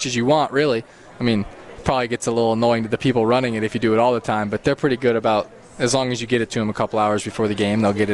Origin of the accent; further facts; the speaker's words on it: Utah, United States; Yeah, I grew up in Utah, so I never really had a team that I followed super closely.